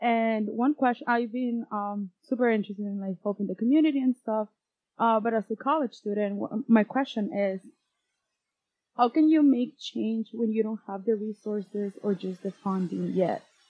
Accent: California, United States; I go to UCR, so I'm from California.

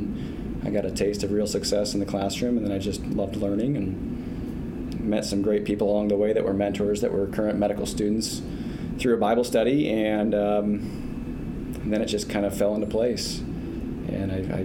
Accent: Lisbon, Iowa, United States; I grew up in Lisbon, Iowa, eastern Iowa, small town of Lisbon, over on Highway 30, just north of Iowa City and east of Cedar Rapids

